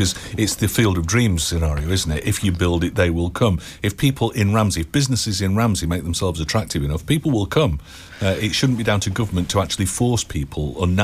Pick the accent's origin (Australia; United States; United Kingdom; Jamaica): United Kingdom; Manchester, North West England; born there; I mean, I was born in Manchester and I always felt all my life that the UK was very London-centric.